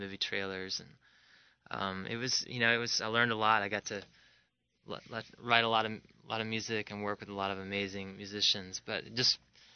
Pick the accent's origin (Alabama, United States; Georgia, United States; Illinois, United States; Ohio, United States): Alabama, United States; Well, I grew up in Alabama, and I ended up going out to Los Angeles to write music for film and TV